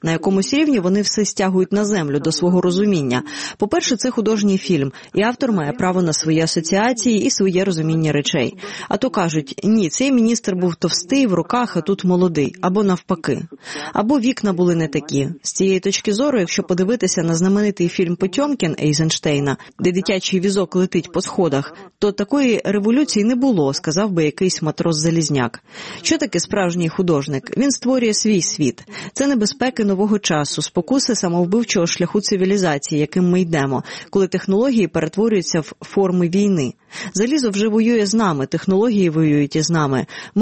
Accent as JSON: {"language": "Ukrainian", "country": "Belarus", "said": "ми, білоруси, патріархальна нація, як і українці"}